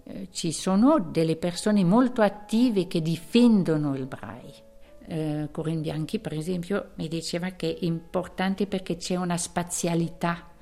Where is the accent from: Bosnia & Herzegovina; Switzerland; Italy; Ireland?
Switzerland; French-speaking Switzerland; Italian is a second language; now in Ticino, Switzerland; di origine sono della Svizzera francese e sono in Ticino da più di 35 anni.